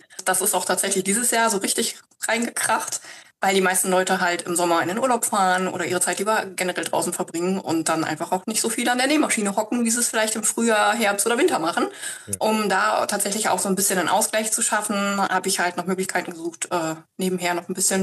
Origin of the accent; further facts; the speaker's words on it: North Rhine-Westphalia, Germany; Ich bin 41, ich komme aus dem Sauerland